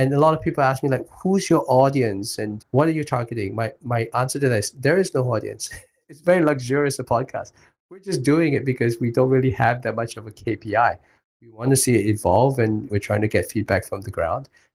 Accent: Singapore; I'm Singaporean. I'm very decidedly middle class. I grew up in a place called Thompson. It is like the home of middle class behavior.

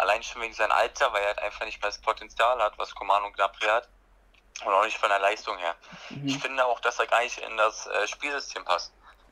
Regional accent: Poland; now in Germany; ich komme aus Polen, aber ich wohne jetzt halt in Deutschland.

